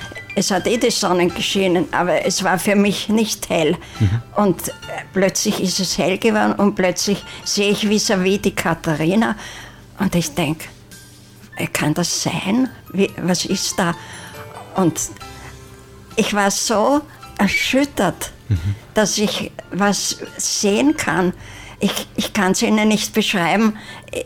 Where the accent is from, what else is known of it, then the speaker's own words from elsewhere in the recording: Vienna, Austria; Ich komme aus Wien und bin 92 Jahre alt